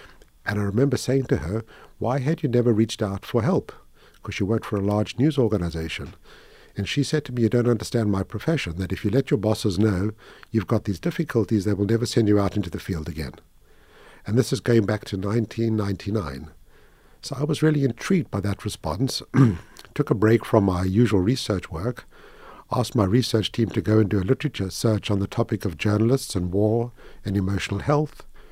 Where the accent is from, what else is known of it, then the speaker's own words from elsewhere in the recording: South Africa; Well, I grew up in South Africa.